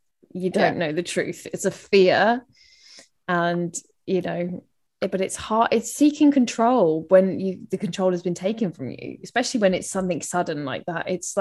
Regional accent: London, United Kingdom; accent: London; That's my London accent.

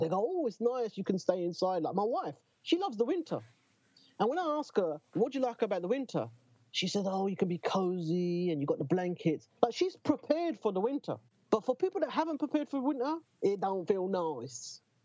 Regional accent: Newham, London, United Kingdom; I'm fucking born and bred in Newham.

